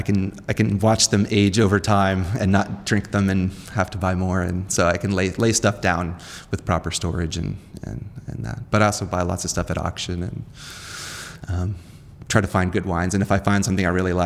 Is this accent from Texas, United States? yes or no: yes; Houston, Texas, United States; also born or lived in New York; Well, I was born in New York, but I grew up in Houston, Texas